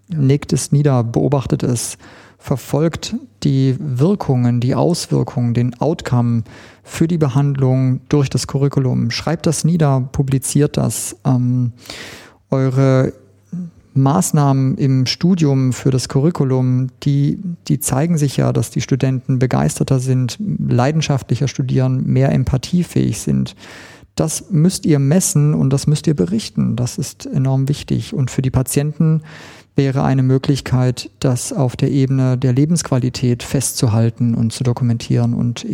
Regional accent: New York, United States; also born or lived in Israel; Ich bin in Israel geboren und in New York aufgewachsen

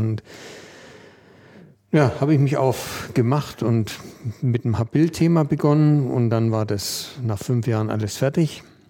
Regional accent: Bavaria, Germany; also born or lived in Kamenz; Und bin dann irgendwann mit einem halben Jahr exportiert worden mit meinen Eltern oder von meinen Eltern nach Franken. Und dann in Franken aufgewachsen.

